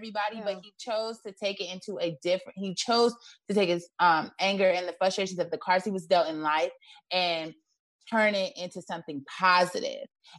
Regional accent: Chicago, Illinois, United States; I'm from Chicago. So this reminds me of when I was growing up and I was a teenager and stuff

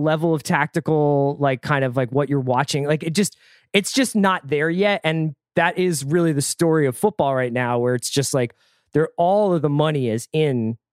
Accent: Philadelphia, Pennsylvania, United States; Yeah. I'm from Philly. Like my mom's from New York and everything, but my dad was British.

